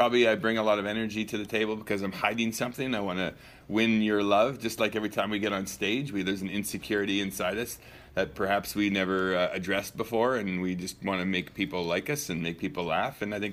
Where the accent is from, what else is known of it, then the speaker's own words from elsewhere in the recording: England, United Kingdom; Because I'm English and tall?